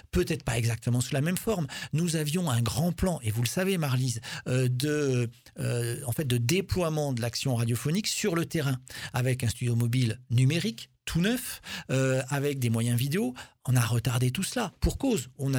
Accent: Caylus, Occitanie, France; moi je suis originaire de Keylus, un petit village du Tarn-et-Garonne.

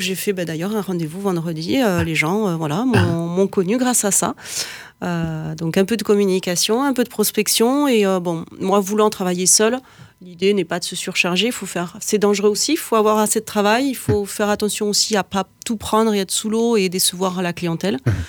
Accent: Brittany, France; puisque je suis bretonne d'origine. J'ai encore toute ma famille et mes amis là-bas

